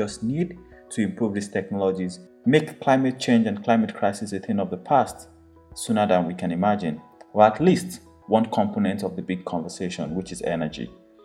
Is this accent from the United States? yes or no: no; Nigeria; Being a Nigerian myself, I am so proud that innovations like this are coming from Nigeria.